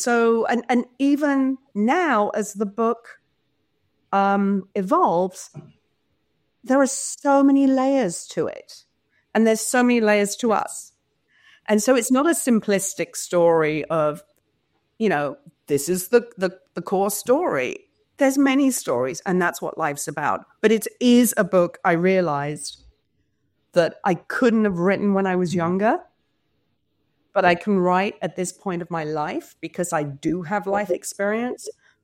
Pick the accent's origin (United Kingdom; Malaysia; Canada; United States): United Kingdom; England; when growing up in England, I was lucky enough to have Monty Python and all these great comedians and comedy shows